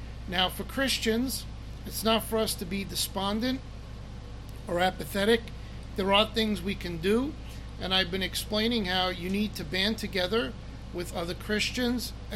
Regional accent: United States; And me being an American and you being Americans

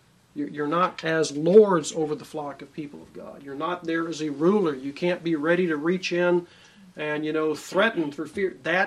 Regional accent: Texas, United States; He was asking where I was from and from Texas and so forth.

